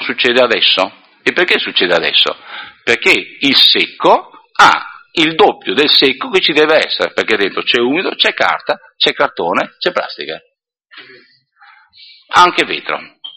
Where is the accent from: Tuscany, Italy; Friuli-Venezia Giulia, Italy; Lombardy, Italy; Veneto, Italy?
Veneto, Italy; Verona; Invece noi, che da veronesi siamo tutti matti, no?